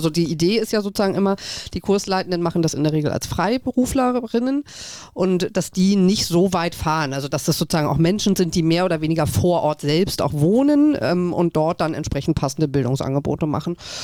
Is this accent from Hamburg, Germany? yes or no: yes; Hamburg, Germany; weil ich bin Hamburgerin